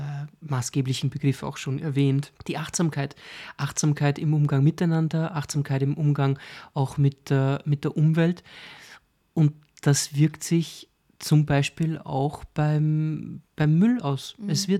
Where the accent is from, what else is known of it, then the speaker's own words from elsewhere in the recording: Austria; Da wird bei uns in Österreich alles zusammenfallen.